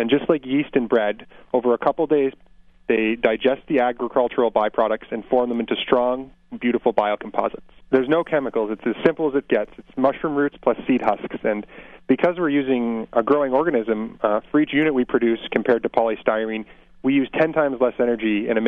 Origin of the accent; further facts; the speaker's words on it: Vermont, United States; Well, I was actually originally inspired growing up in Vermont on a small farm that made maple syrup